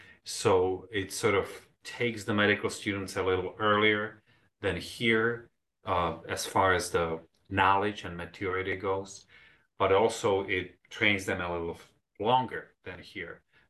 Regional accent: Prague, Czechia; born there; English is a second language; also born or lived in several countries; I was born in Prague in Czech Republic. This is where I went to medical school when I was 17.

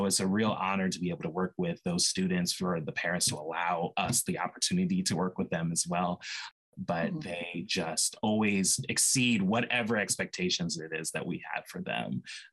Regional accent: Maryland, United States; So I grew up here in Howard County.

